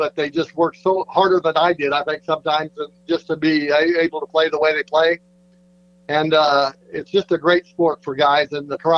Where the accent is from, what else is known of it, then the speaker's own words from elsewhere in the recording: Midwest, United States; But we come from the Midwest, and I moved down here for golf purposes for when I was playing.